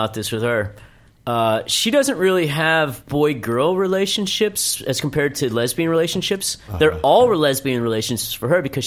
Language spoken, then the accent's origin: English; Texas, United States; and I come from Texas